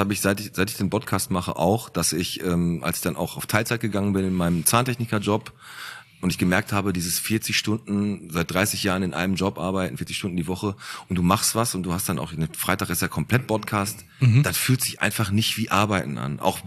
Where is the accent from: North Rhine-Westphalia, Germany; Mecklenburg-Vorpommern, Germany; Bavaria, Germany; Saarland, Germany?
North Rhine-Westphalia, Germany; Bottrop; ich würde nie aus Bottrop wegziehen und würde auch immer hier bleiben, weil das ist einfach so meine Heimat.